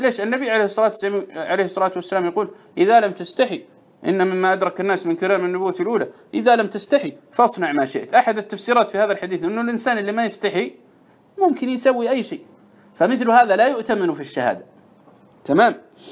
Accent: Saudi Arabia; عندنا في السعودية

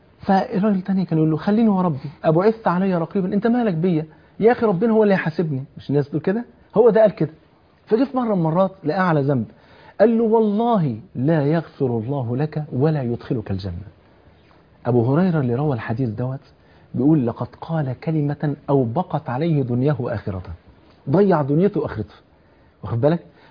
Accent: Egypt; بلغتنا كمصريين

